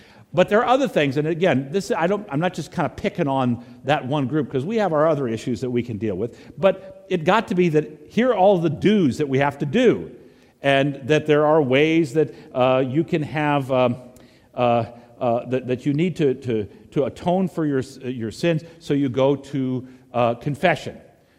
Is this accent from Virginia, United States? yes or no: yes; Virginia, United States; At least the Protestants that I grew up with in Virginia mostly were Baptists.